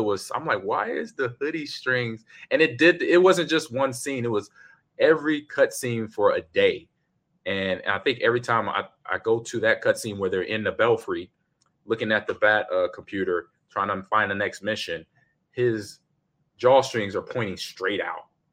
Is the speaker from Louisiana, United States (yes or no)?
no; Nebraska, United States; I'm from Nebraska, so we a beef state all day.